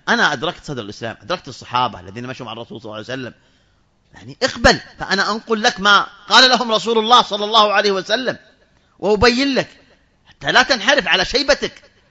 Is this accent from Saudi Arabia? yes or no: yes; Saudi Arabia; لما حدثت الأحداث في الخبر عندنا في المملكة العربية السعودية